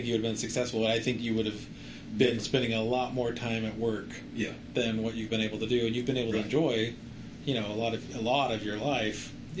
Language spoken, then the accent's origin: English; Texas, United States; I mean, I'm from Texas, but we met in Oklahoma